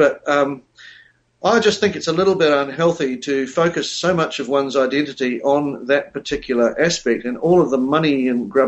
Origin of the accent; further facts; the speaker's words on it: New Zealand; Being Pākehā or being a British-descended New Zealander is not a big part of my makeup.